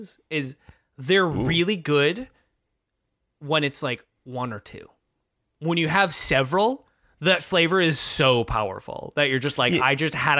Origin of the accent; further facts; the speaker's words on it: Massachusetts, United States; I grew up in Massachusetts.